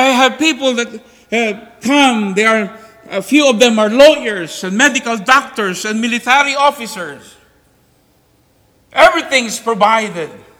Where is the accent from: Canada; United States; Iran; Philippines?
Philippines; English is a second language; I don't know what the food that they're going to have, even though it's in Asia, I don't know. We are from the Philippines. Totally different.